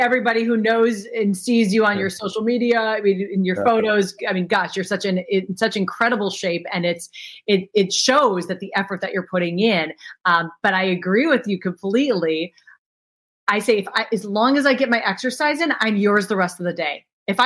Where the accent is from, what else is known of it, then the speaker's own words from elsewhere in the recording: Minnesota, United States; No, you know, so I grew up in Minnesota, and my dad produced all the rock concerts that came to town.